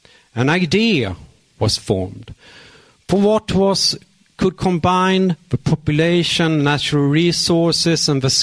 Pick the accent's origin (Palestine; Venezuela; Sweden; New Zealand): Sweden; because I'm from Sweden